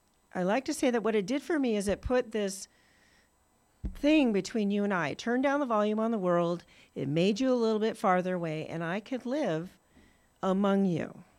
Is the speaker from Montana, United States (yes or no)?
yes; Helena, Montana, United States; And so I'm from Helena, Montana. That's where I got sober.